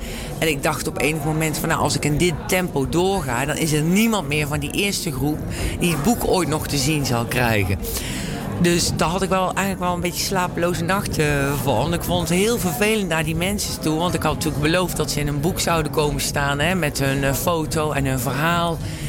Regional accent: Vlijmen, North Brabant, Netherlands; ik kom uit Brabant, zoals jullie horen, uit Zetterenbosch. Vlijmen om precies te zijn.

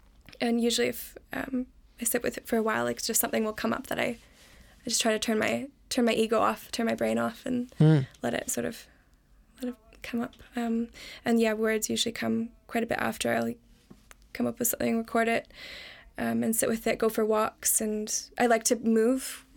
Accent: Canada; accent: Canadian; now in United Kingdom; living in the UK for the past few years.

